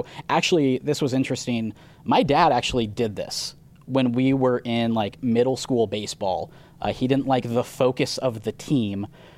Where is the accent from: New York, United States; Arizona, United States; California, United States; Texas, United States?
Arizona, United States; I grew up in Arizona, so what is snow?